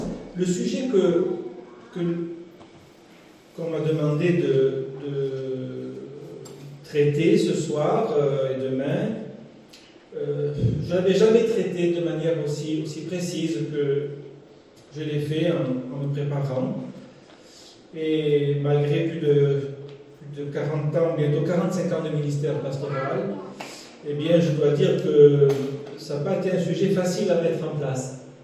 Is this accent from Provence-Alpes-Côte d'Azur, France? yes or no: yes; Carpentras, Provence-Alpes-Côte d'Azur, France; on me dit que j'ai un accent méridional, que au moins vous ne me le direz pas ici. Hein. Je suis provençal, figurez-vous. J'ai grandi à Carpentras. J'ai fait mes études à Aix-en-Provence.